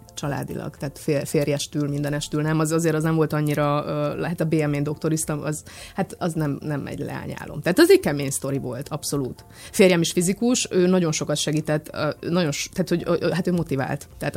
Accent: Szabolcs-Szatmár-Bereg, Hungary; azt nem gondolod komolyan, hogy én a keleti szatmári lány vagyok, életemben először vagyok Budapesten

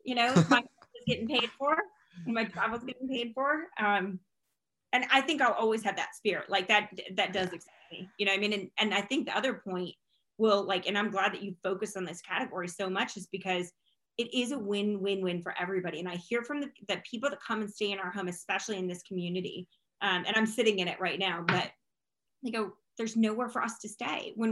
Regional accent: Iowa, United States; you know, I'm also from Iowa, where it was where I grew up, we go to Chicago.

